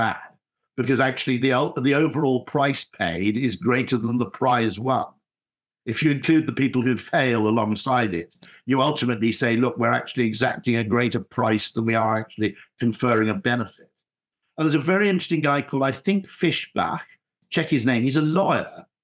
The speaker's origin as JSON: {"language": "English", "country": "United Kingdom", "said": "now bear in mind I'm British, okay?"}